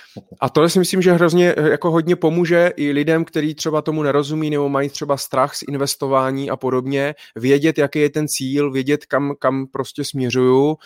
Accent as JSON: {"language": "Czech", "town": "Brno", "region": "South Moravian Region", "country": "Czechia", "said": "já jsem z Brna, jo, takže pro mě, já můžu jít už jenom do Prahy"}